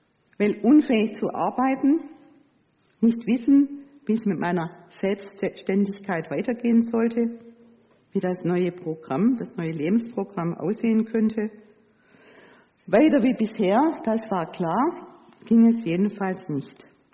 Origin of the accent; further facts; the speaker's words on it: Swabia, Germany; Und das als Schwabe.